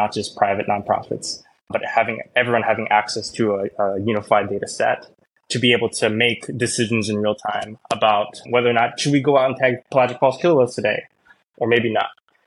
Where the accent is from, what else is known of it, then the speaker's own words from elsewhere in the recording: Hawaii, United States; And it's like, as a native Hawaiian growing up in Hawaii, I think I don't want to speak for native Hawaiians in general, but just for myself, I think I took it for granted.